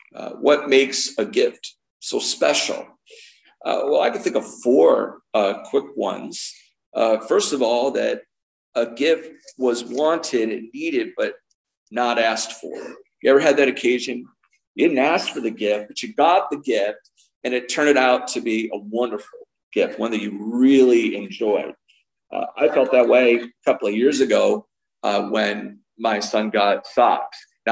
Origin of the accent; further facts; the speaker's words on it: New York, United States; I'm used to growing up in Central New York where, you know, we would have a foot on the ground by this time in north of Syracuse.